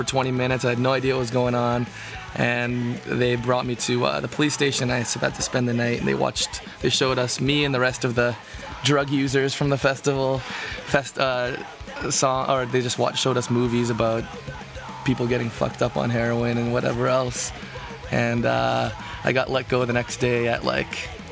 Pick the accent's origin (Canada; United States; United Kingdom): Canada; they knew that I was in a band, they knew that I was from Canada, and they wanted to get some money out of me.